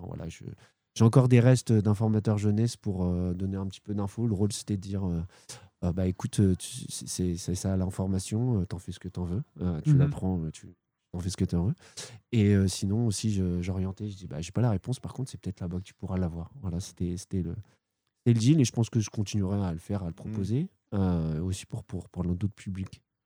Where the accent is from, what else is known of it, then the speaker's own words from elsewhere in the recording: Le Havre, Normandy, France; now in Gonneville, France; j'ai grandi au Havre, au quartier de l'Eure, au Mont-Gaillard. Et je suis sur Gonneville, Anglesqueville, du coup, depuis 13 ans.